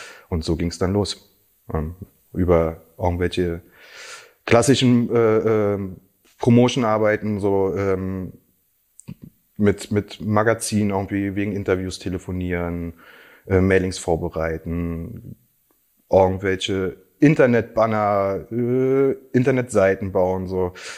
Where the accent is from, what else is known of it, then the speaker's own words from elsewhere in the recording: Berlin, Germany; ich uns noch früher kennen, weil wir sozusagen im selben Bezirk groß geworden sind in Marienfelde.